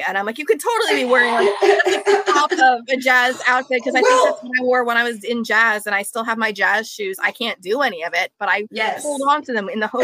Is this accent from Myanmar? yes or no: no; Anaheim, California, United States; and growing up right by Anaheim, you know, I grew up in Anaheim